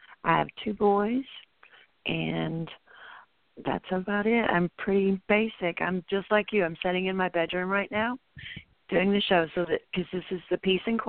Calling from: San Angelo, Texas, United States; I'm calling from San Angelo, Texas. So we're both in Texas.

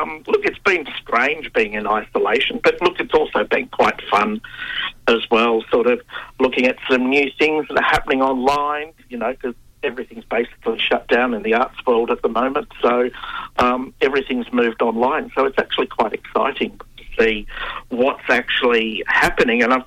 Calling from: Mornington Peninsula, Victoria, Australia; I'm here. I'm live from the Mornington Peninsula.

